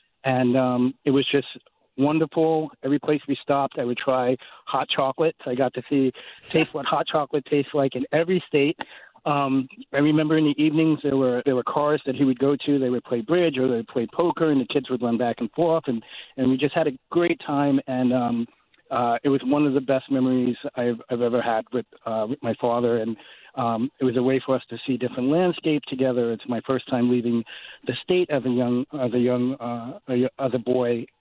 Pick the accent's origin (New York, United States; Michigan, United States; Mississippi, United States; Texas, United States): New York, United States; I'm in Elliott, but I'm originally from New York